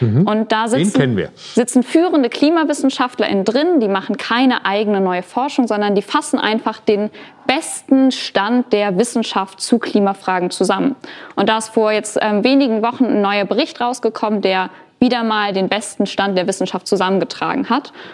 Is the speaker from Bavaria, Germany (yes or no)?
no; North Rhine-Westphalia, Germany; wir haben eben auch Bilder aus NRW gesehen, dass es da, wo ich herkomme, das ist was, was einen trifft